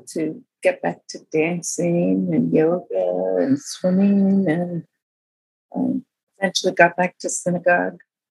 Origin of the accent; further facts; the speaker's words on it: California, United States; I thought I knew about cults. I grew up outside of Berkeley.